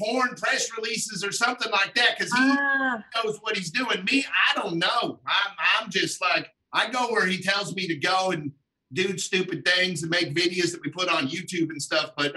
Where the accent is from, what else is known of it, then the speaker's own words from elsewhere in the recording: Alabama, United States; We are from Alabama. I'm from Alabama. I don't know if you could tell. But he stayed in California. I stayed in Alabama so I could race motocross.